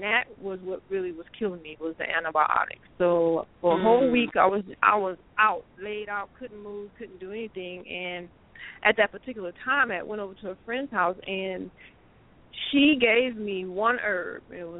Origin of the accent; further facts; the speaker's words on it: Louisiana, United States; I grew up in Louisiana, where, you know, my mother, she never took us to the doctors unless we, you know, really had to go.